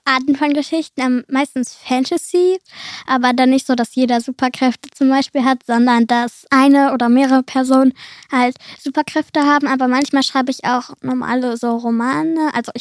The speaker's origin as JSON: {"language": "German", "town": "Cologne", "region": "North Rhine-Westphalia", "country": "Germany", "said": "ich komme aus Köln und ich bin 11 Jahre alt"}